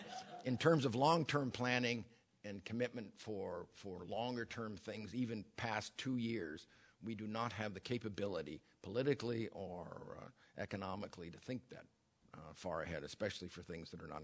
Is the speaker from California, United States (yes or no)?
yes; California, United States; I come from Marin County, California, where the mothers are screaming about vaccinating their babies.